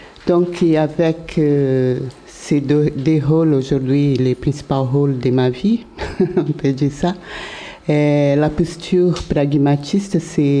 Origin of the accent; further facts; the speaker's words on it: Brazil; French is a second language; Je suis brésilienne et désolée, mais je ne parle pas bien français.